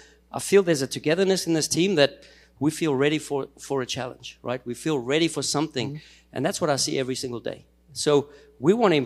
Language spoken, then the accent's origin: English; South Africa; now in Germany; for me as a South African living in Germany